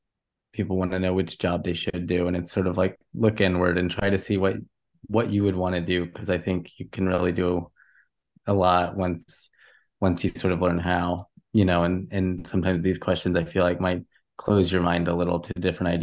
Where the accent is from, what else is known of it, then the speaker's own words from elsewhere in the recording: New York, United States; I'm from New York.